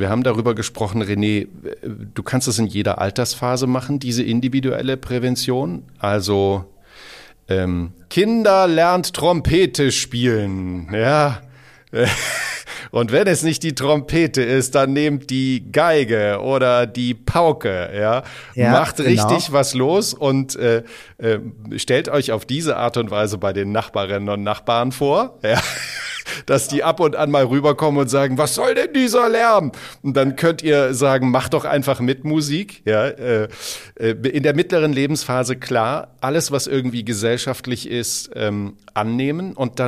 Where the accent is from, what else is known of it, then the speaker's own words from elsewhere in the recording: Apolda, Thuringia, Germany; Ja, ich bin Thüringer.